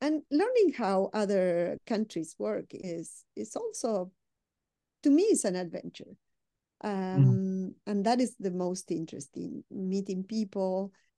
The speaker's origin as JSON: {"language": "English", "region": "Buenos Aires", "country": "Argentina", "moved": "yes", "lives_now": "Miami, United States", "said": "I come from Buenos Aires. Buenos Aires is a very cultural city"}